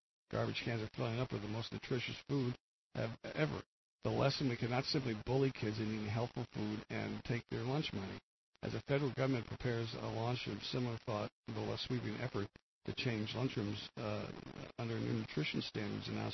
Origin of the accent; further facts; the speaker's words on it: New Jersey, United States; also born or lived in Pennsylvania; When I moved from New Jersey to Pennsylvania, we went to we were living in a rural area, you know, pretty much.